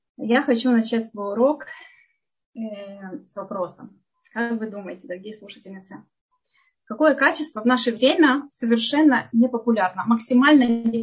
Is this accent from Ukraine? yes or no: yes; Odesa, Odesa Oblast, Ukraine; born there; Я родилась в Одессе.